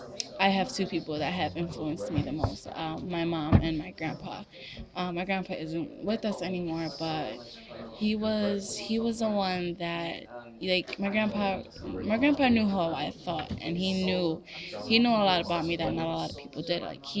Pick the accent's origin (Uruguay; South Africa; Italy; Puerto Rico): Puerto Rico; also born or lived in Dominican Republic; I'm originally from Puerto Rico and Dominican Republic.